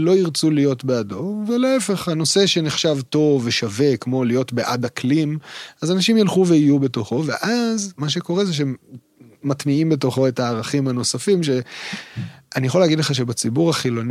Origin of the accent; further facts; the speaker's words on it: Kfar Vradim, Northern District, Israel; נולדתי בגליל, בין הגליל גדלתי בגליל